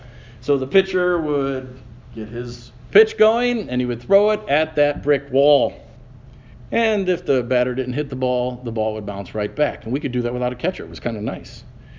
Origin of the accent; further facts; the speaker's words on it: Chicago, Illinois, United States; I grew up in Chicago, and growing up in the city, not in the suburbs, we were limited on space